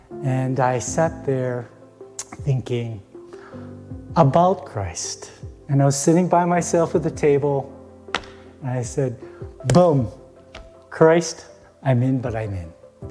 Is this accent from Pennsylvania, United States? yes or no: no; Hawaii, United States; I grew up Catholic in Hawaii, surrounded by what can only be described as paganism, multiple gods.